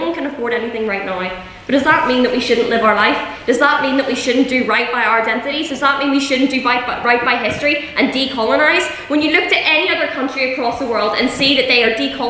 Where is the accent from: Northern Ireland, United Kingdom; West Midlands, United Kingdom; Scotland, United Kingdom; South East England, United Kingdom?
Northern Ireland, United Kingdom; Belfast; I myself am from a Protestant community up north. I'm from the Shankill.